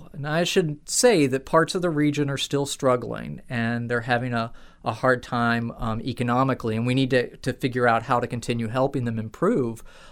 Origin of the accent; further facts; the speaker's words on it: Appalachia, United States; I was raised in the Blue Ridge Mountains, and growing up, nobody was handing me a pawpaw or feeding me apple stack cake or giving me Kushaw pie.